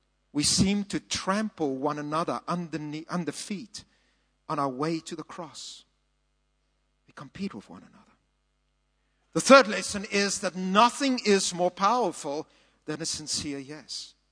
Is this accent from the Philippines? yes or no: no; South Africa; And one of the strangest things about being a South African and being within the church world is that we often compete spiritually with one another.